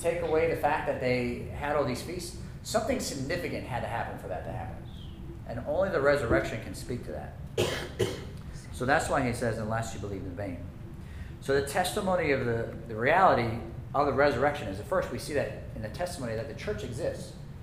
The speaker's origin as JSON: {"language": "English", "region": "Hawaii", "country": "United States", "tie": "born or raised there", "said": "I grew up in Hawaii, okay?"}